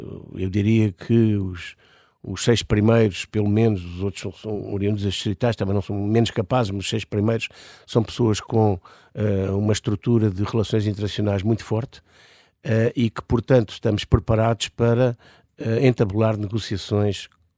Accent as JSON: {"language": "Portuguese", "country": "Portugal", "said": "Porque eu sou português, vivo em Portugal."}